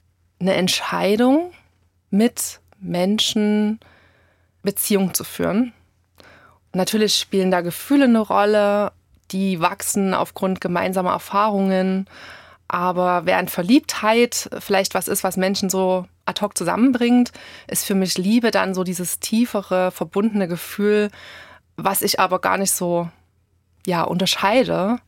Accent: Plauen, Saxony, Germany; also born or lived in United States / Berlin; ich bin 44 Jahre alt. Ich stamme aus Sachsen, bin in Plauen geboren und lebe dort nach Stationen in den USA und in Berlin auch wieder seit vielen Jahren und pendle immer zwischen Plauen und in der Nähe von Chemnitz.

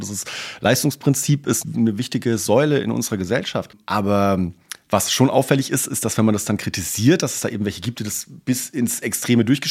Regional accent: Baden-Württemberg, Germany; born there; Ich bin in Baden-Württemberg geboren.

